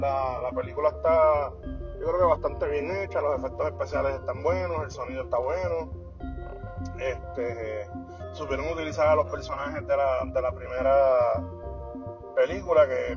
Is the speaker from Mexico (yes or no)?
no; Puerto Rico; Que somos nosotros los puertorriqueños, somos expertos en todo.